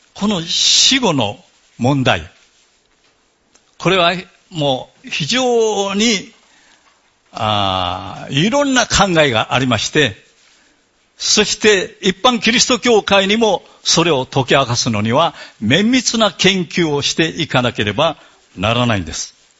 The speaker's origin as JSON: {"language": "Japanese", "region": "Okinawa", "country": "Japan", "said": "私たち沖縄の人たちは、もうやがてお盆が来ますね。"}